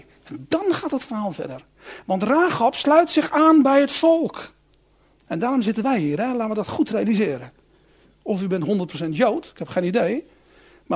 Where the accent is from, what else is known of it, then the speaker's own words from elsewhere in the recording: South Holland, Netherlands; Ja, ik kom uit het Westland vandaan.